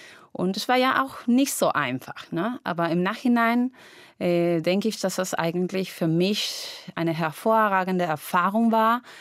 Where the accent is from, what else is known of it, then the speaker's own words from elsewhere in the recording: Lima, Peru; Ich komme aus Lima, aus Peru, aus Südamerika. Mein Baujahr ist 1970, also bin ich 1970 geboren.